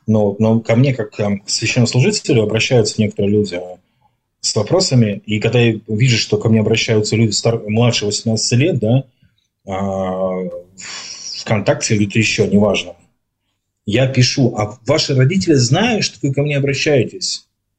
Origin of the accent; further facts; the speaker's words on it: Saint Petersburg, Russia; в мою молодость, например, да, в мою юность, в мое детство, у нас в Петербурге